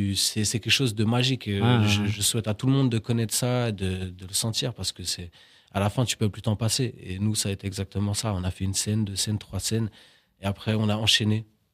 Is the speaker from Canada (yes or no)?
no; France; born there; je suis chilien de mon père, français de par ma mère. Je suis né en France, mais je me suis toujours senti sans frontières